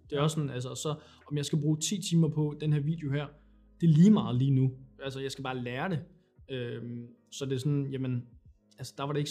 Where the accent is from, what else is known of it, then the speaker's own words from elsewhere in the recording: Næstved, Zealand, Denmark; Altså det der med, at igen, sådan i Næstved, hvor jeg kommer fra